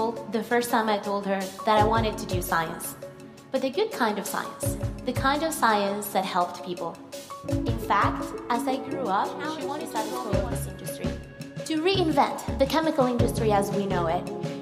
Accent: Venezuela; now in United States; I was born and raised in Venezuela. So my heart, my values are from Venezuela.

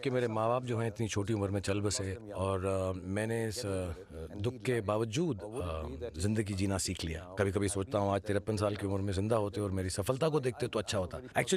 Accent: Delhi, India; born there; हाँ, मैं दिल्ली में पैदा हुआ था

